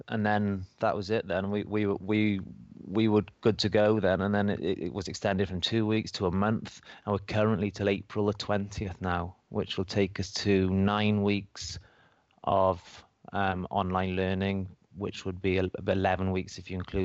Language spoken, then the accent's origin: English; Wales, United Kingdom; moved away as an adult; now in Hong Kong; I'm the Educational Technology Coordinator at Stamford American School in Hong Kong. I'm originally from Wales, UK. I've currently been in Hong Kong 3 years now.